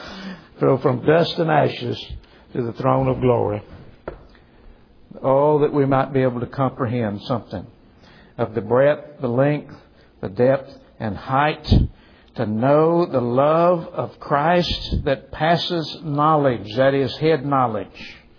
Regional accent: Kentucky, United States; See, I'm from Kentucky.

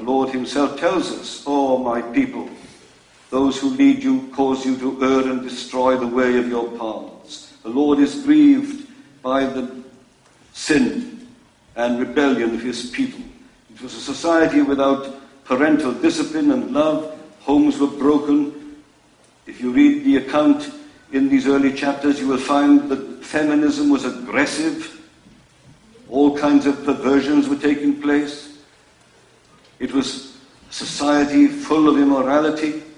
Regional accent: United Kingdom; And I said, "We're from Britain."

